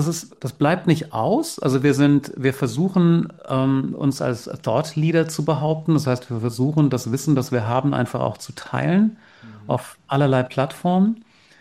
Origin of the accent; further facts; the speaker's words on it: Bühl, Baden-Württemberg, Germany; ich rede vom beschaulichen Bühl, was wunderbar meine Heimat ist, ich liebe es hier, bin jetzt auch gerade hier zu Hause.